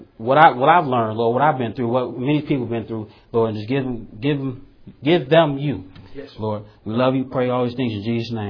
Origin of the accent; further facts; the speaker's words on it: Chicago, Illinois, United States; Because for me, I grew up in Chicago, and therefore, I was desensitized toward homeless.